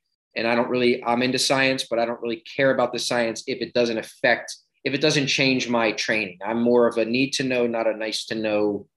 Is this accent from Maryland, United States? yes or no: yes; Baltimore, Maryland, United States; I'm from Baltimore.